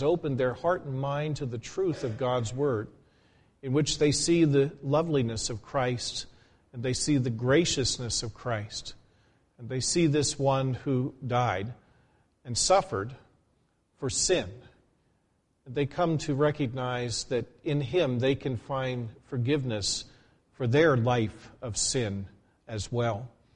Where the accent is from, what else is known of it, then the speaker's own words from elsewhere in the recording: Gettysburg, Pennsylvania, United States; I recently had opportunity to visit my hometown community of Gettysburg, Pennsylvania.